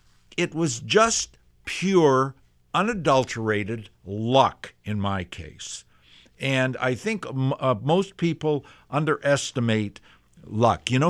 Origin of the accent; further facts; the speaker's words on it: Canada; lucky to be born and raised in Canada, not in a poor, starving nation.